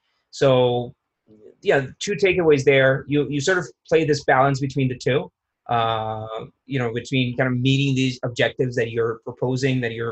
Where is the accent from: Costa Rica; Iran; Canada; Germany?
Costa Rica; San Jose, San José; San Jose, downtown.